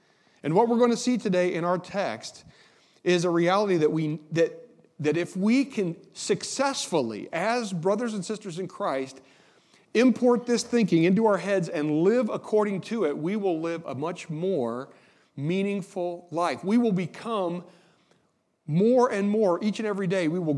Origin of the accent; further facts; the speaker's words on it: Indiana, United States; And listen, I grew up in Indiana, but I know where I live now. I live in Buckeye country